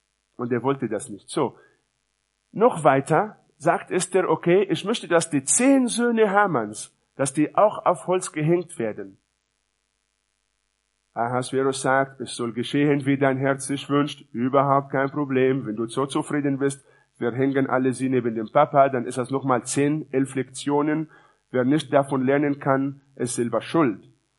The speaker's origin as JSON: {"language": "German", "country": "Israel", "said": "Ja, ich komme ja auch aus Israel, von daher muss ich sowas eigentlich wissen."}